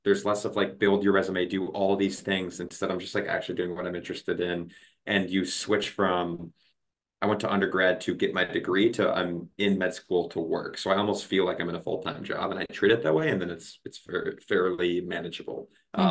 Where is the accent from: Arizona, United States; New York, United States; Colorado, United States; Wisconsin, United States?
Wisconsin, United States; Milwaukee; I grew up in Milwaukee, Wisconsin, Midwest through and through, and then went to the University of Michigan for undergrad.